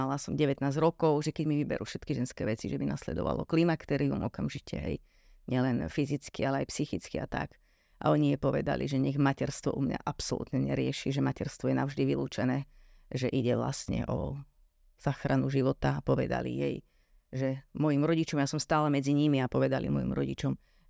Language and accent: Slovak; Vranov nad Topľou, Prešov Region, Slovakia; pretože ja pochádzam z Vranova na Topľou.